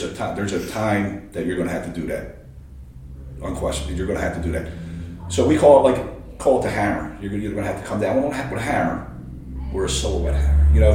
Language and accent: English; Kensington, Pennsylvania, United States; I'm a Polack from Kensington with a GED.